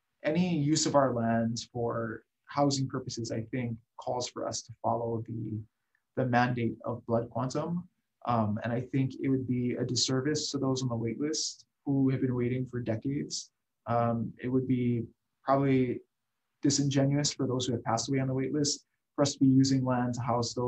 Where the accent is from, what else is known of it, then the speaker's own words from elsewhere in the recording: Kailua, Hawaii, United States; I grew up in Kailua.